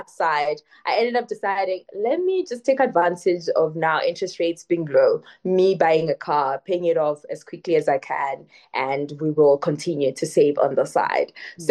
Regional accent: Limpopo, South Africa; because I come from Limpopo and it's a rural area, we don't have good roads.

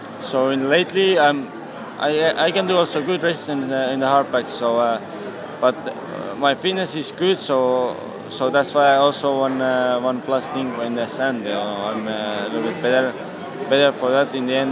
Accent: Finland; English is a second language; I'm from Finland

